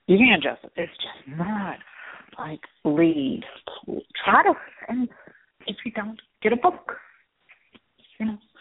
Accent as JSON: {"language": "English", "region": "Georgia", "country": "United States", "tie": "born or raised there", "said": "I'm more of a Coke person. I grew up in Georgia. I'm from Georgia. I like my Coke."}